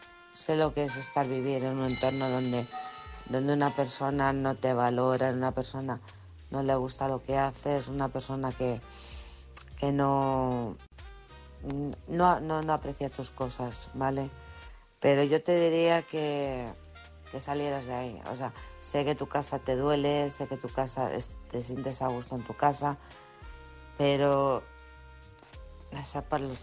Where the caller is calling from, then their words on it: Alcorcón, Community of Madrid, Spain; de Alcorcón.